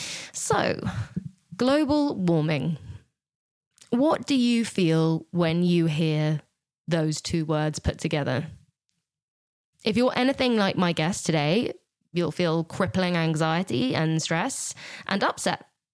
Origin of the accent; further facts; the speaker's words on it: South West England, United Kingdom; we are in Gloucestershire in 2016, which is actually my hometown. That's where I was brought up.